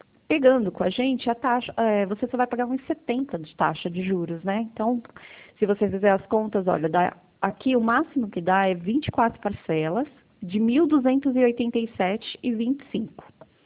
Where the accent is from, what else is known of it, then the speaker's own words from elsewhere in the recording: São Roque, São Paulo, Brazil; sou de São Roque. Eu não sei se você já ouviu falar na Terra do Vinho, perto de Sorocaba.